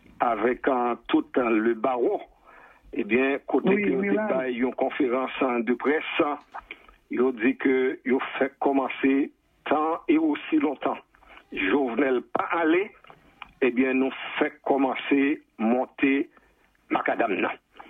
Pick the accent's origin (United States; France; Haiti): Haiti; now in Canada; Mais comme moi toujours dis, Roxane, avant d'être un Québécois canadien, nous sommes des Haïtiens.